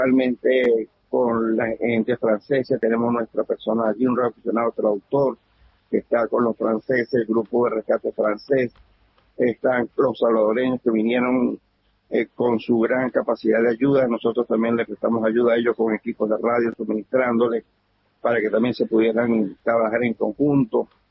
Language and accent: Spanish; Venezuela; como lo que está pasando ahorita en mi país, Venezuela.